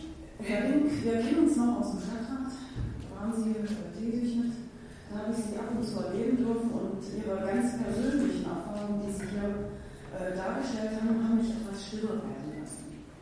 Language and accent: German; Saxony, Germany; ich stamme aus dem Tal der Verdunten, also die Dresden war nicht weit, Westfernsehen gab es leider nicht so oft.